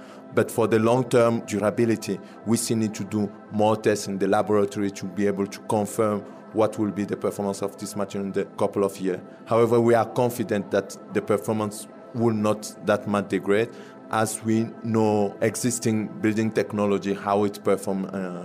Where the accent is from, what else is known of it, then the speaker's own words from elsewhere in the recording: Togo; English is a second language; and also, of course, in my home country, in Togo.